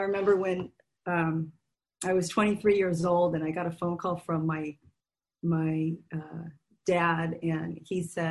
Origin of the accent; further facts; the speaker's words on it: California, United States; I grew up in California. I came from a really, you know, good family